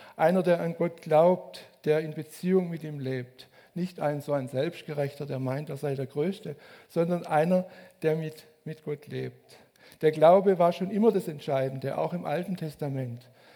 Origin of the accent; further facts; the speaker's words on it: Ebershardt, Baden-Württemberg, Germany; also wenn der jetzt in Ebershardt gewohnt hätte, wo ich herkomme, dann könnte ich mir lebhaft den Tratsch oder Klatsch vorstellen.